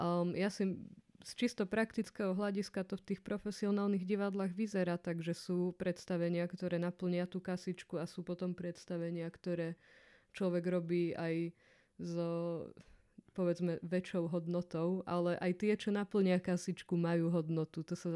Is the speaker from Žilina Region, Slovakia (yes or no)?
yes; Martin, Žilina Region, Slovakia; now in Banská Bystrica, Slovakia; som z Martina